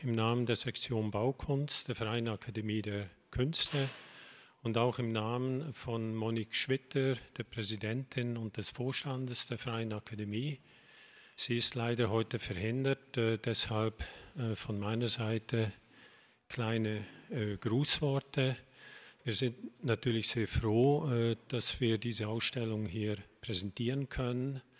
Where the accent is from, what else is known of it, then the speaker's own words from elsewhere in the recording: Switzerland; ich als Schweizer, diesen Titel, der löst bei mir so